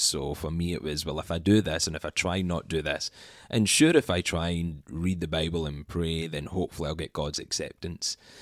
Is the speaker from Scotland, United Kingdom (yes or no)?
yes; Scotland, United Kingdom; So hello everyone. … I am from Scotland